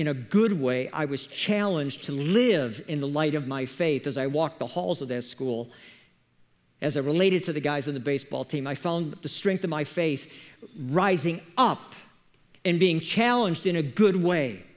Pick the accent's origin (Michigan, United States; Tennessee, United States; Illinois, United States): Illinois, United States; Chicago; Lee was born and raised in Chicago like I was. We're about the same age